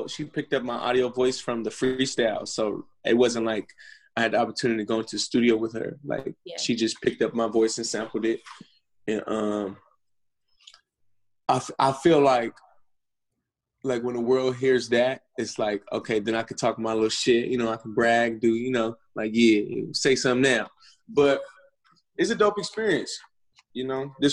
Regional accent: Stockton, California, United States; also born or lived in Oakland; Stockton, California. Yeah, it's my hometown. I was born in Oakland. Being raised in Stockton, we're like the countryside of California.

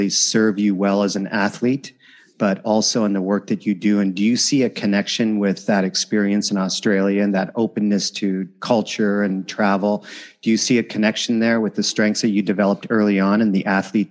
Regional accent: Canada; moved away as an adult; I grew up in Canada. I went to university in Canada. It's kind of small city, small town Canada. Never in a million years did I ever think I would leave my city.

